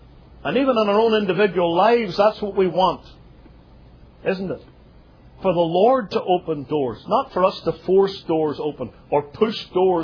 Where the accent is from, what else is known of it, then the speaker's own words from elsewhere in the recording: Northern Ireland, United Kingdom; I come from Northern Ireland